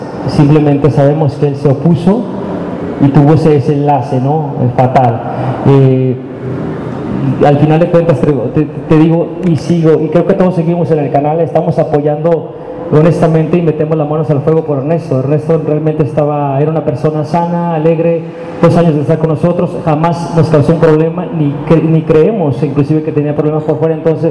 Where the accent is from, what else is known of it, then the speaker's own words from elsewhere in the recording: Mexico; Repito, desgraciadamente todos estamos expuestos como mexicanos en este maravilloso país.